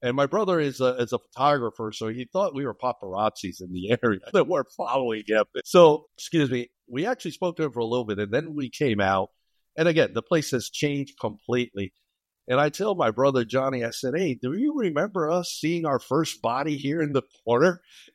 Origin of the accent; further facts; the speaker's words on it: Brooklyn, New York, United States; So actually, I'm originally from the Republic of Brooklyn, New York.